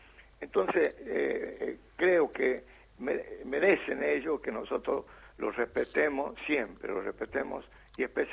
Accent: Salta, Argentina; De la misma capital.

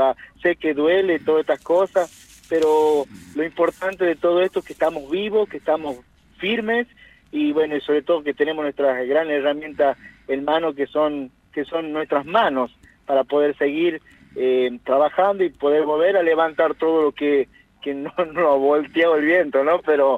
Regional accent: Salta, Argentina; por toda mi familia en Salta, que la cual mi sangre y mi acento lo dice todo, ¿no?

